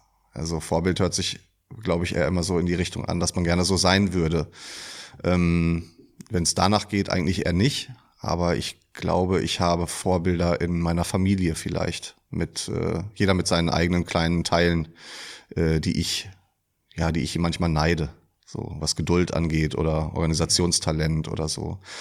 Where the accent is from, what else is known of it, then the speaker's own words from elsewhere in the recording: Dortmund, North Rhine-Westphalia, Germany; ich komme aus der Dortmunder Nordstadt